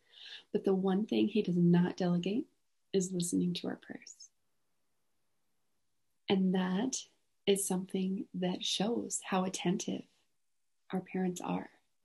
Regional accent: Boise, Idaho, United States; now in Logan, United States; We live in Logan, Utah, but I'm originally from the Boise, Idaho area.

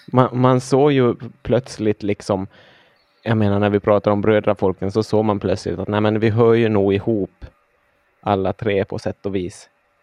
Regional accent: Ostrobothnia, Finland; accent: Ostrobothnian; jag använder ofta min österbottniska dialekt till det.

